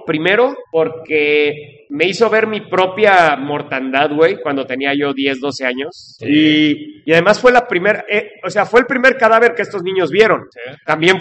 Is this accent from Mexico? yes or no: yes; Mexico; es algo que no conecta con nosotros como mexicanos